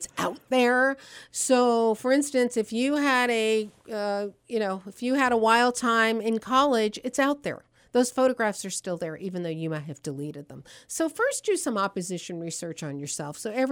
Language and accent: English; New Jersey, United States; I'm originally from New Jersey. And in my home state